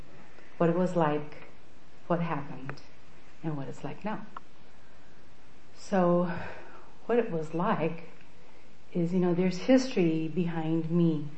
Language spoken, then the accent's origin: English; Lompoc, California, United States; born there; I was born in Camp Cook in Lompoc or Santa Maria, wherever Camp Cook was at.